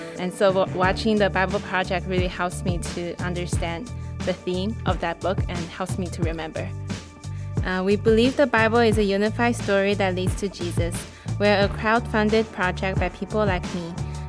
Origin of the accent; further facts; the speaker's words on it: Wenzhou, Zhejiang, China; I'm from Wenzhou, China. … 我来自温州,中国温州。